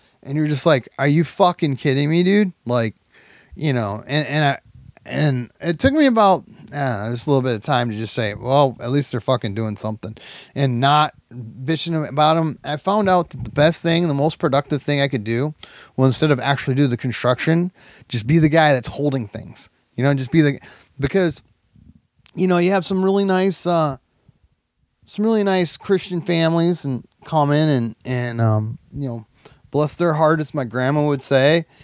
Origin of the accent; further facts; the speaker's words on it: Fremont, Ohio, United States; forever be faithful to my hometown one in Fremont, Ohio